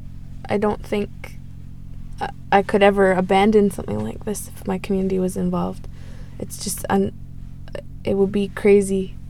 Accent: Six Nations, Ontario, Canada; I'm from Six Nations. I'm Onondaga Beaver Clan.

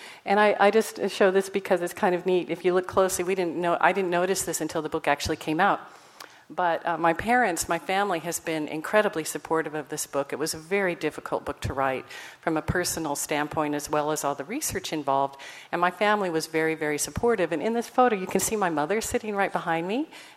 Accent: Colorado, United States; I come from Scandinavian farm families in Iowa and Minnesota, and my parents moved to Colorado where they thought they could start a new life, and this is my father and me right after I was born, right after we moved out to Colorado.

